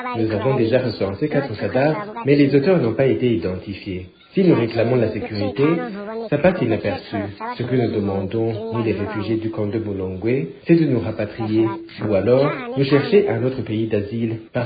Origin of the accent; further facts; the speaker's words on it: Burundi; Il faut que nous sachions que nous sommes des Burundais qui doivent savoir qu'il y a la loi.